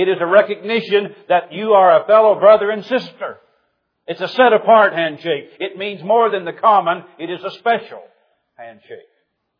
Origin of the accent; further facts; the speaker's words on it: Midwest, United States; Where I was raised in the Midwest, you did not do this. Men just don't kiss men.